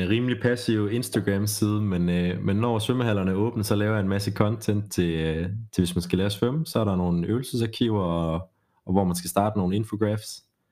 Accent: Jutland, Denmark; Jeg er fra Jylland, skal tænke på.

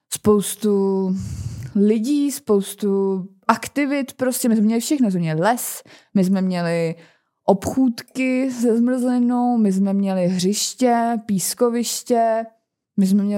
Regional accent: Karlovy Vary Region, Czechia; Tak nebo tak pocházím z Karlovarského kraje, takže to je fakt.

